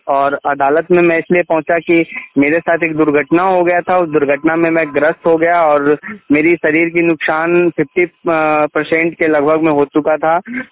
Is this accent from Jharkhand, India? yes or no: no; Sitamarhi, Bihar, India; now in Manesar, India; और मैं बिहार सीतामढ़ी राज्य के रहने वाला हूं और इस वक्त मैं आईएमटी मानेश्वर में रहता हूं पिछले लगभग 7-8 सालों से।